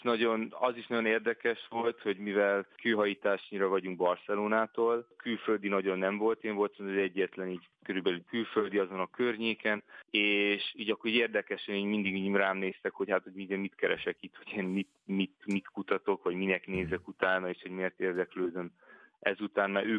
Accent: England, United Kingdom; moved away as an adult; now in Spain; Angliában nőttem föl, és akkor az egyetem után költöztem kis Spanyolországba, és akkor már Spanyolországban lakom már jó pár éve.

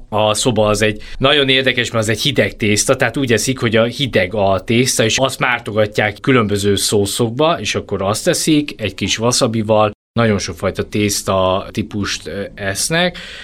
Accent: Hungary

